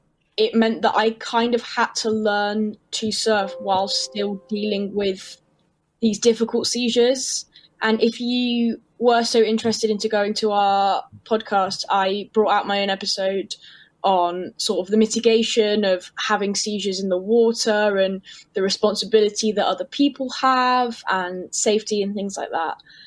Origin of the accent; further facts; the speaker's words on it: Birmingham, West Midlands, United Kingdom; I grew up in Birmingham and no sea there, just didn't get around to it very often.